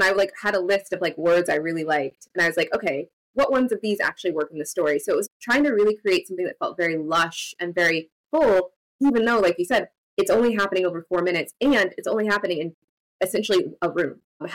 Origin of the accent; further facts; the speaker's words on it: the South, United States; I'm from the South.